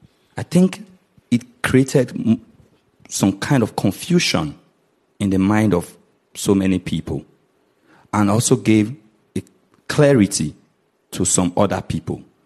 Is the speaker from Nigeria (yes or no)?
yes; Nigeria; because I'm from Nigeria, I grew up in Nigeria